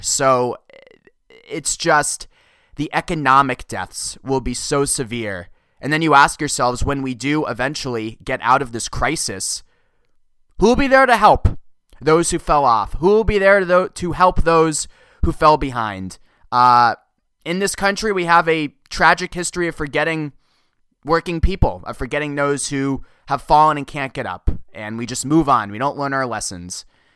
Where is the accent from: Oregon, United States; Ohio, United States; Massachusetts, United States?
Massachusetts, United States; In Massachusetts, my home state, this past Monday, 20,000 people filed unemployment claims